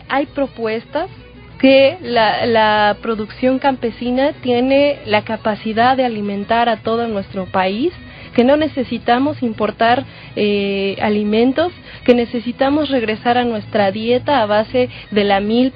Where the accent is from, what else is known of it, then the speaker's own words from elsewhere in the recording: Mexico; es una celebración que nos evoca como mexicanos